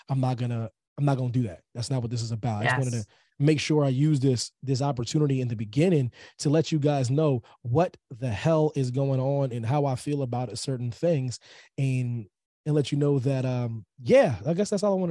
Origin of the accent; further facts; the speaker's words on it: Pennsylvania, United States; Pennsylvania is my home state, military kid and whatnot, but Pennsylvania is my home for various reasons, family ties, the most time I've spent in a single pace without moving around with the military fam was in Pennsylvania.